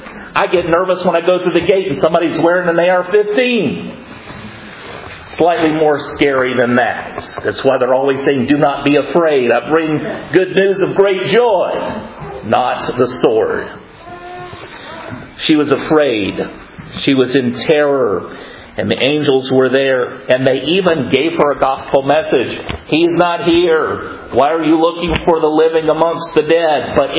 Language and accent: English; Florida, United States; the person on the other end of the phone was an old family friend from my hometown. in North Florida, 750 miles away